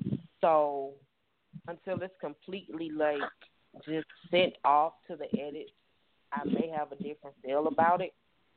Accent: Atlanta, Georgia, United States; I'm from Atlanta, Georgia.

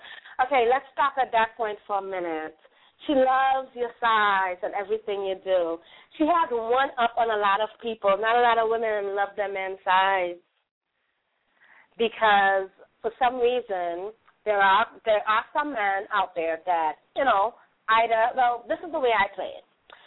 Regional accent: Trinidad & Tobago; So I would love to read this in like a Jamaican accent, but I'm Trinidadian, and it ain't going to work too well.

